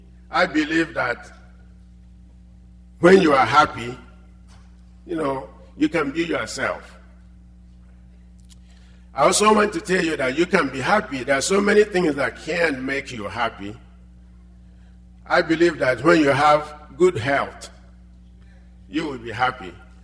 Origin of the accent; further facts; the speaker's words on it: Nigeria; English is a second language; You know, I am from Nigeria, most of you know. I'm an African.